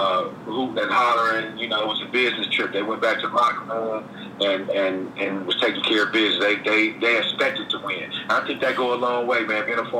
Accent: Chicago, Illinois, United States; born there; I was born in Chicago.

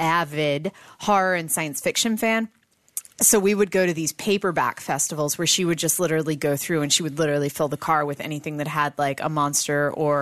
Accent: Appalachia, United States; No, I'm from Appalachia.

